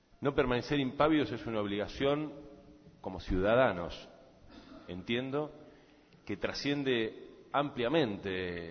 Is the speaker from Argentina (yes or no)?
yes; Argentina; una obligación moral que tenemos como argentinos.